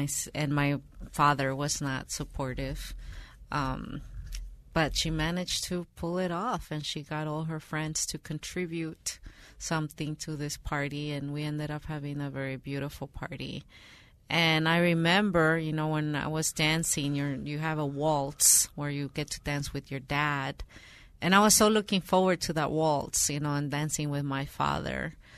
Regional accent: Mexico; moved away; for me, it's always a bittersweet experience when I go back to Mexico, because I feel happy to go back to my hometown and to revisit the place where I was born.

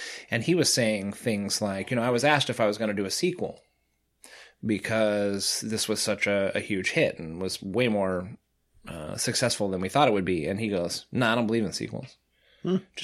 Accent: Lake Tahoe, United States; Because I grew up in Lake Tahoe. And so I did a lot of swimming in the lake.

